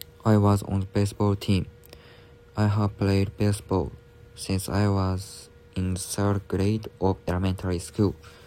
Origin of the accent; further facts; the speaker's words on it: Teshikaga, Hokkaido, Japan; English is a second language; also born or lived in Engaru / Nakasatsunai; so I'm 20 now. I was born in Engaru and grew up in Teshikaga and Nakasatsunai in Hokkaido. These places have a lot of nature and I like them very much.